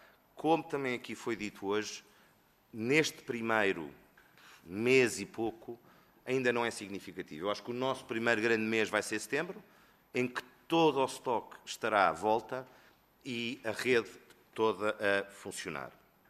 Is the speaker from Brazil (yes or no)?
no; Portugal; O problema que nós temos, todos, como portugueses, é a falta de informação e as pessoas não saberem.